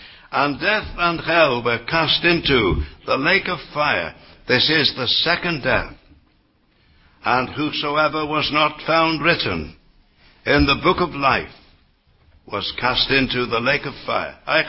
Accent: England, United Kingdom; Bonnie Scotland, where I live these days. I'm an Englishman, of course.

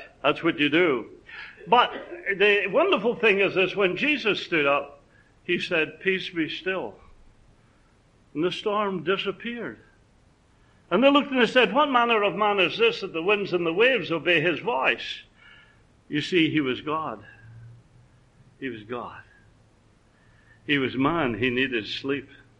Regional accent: Scotland, United Kingdom; And being a Scotsman, I got it without paying for it.

